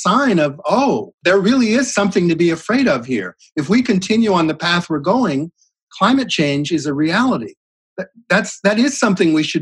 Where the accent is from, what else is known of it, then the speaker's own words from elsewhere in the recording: Texas, United States; I grew up in East Texas.